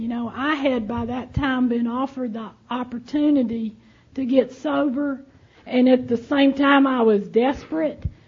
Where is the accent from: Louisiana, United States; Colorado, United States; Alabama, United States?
Alabama, United States; I got a history of growing up in the South, and but I didn't think you knew that. Anyway, I grew up in Alabama, and we happened to live in a county where there was no allowances for drinking